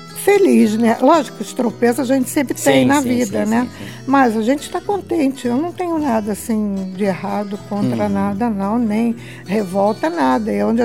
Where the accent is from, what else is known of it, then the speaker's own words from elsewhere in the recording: Rio de Janeiro, Brazil; Imagina, eu vim do Rio de Janeiro e ia puxar água no poço.